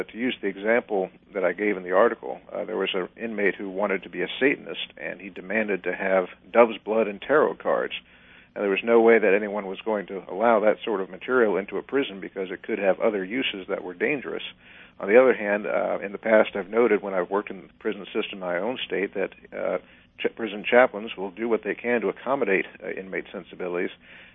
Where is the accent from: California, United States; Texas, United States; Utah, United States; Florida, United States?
Florida, United States; Here in my home state of Florida, we had around 4% of the population being Islamic.